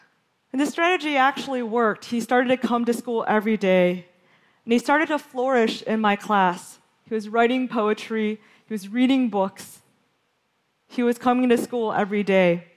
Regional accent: Michigan, United States; When I was growing up in Western Michigan in the 1980s

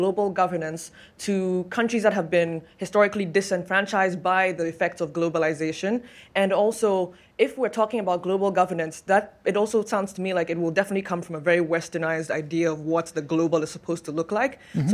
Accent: Ghana; Hello, I'm from Ghana, West Africa

